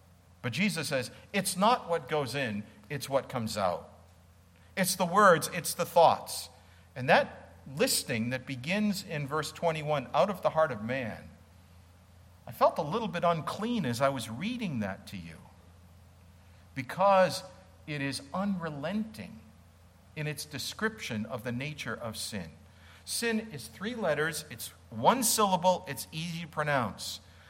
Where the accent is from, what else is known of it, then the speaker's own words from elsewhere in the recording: Massachusetts, United States; I grew up in New England. I'm from Massachusetts. You said I wasn't a Southerner. I'm not.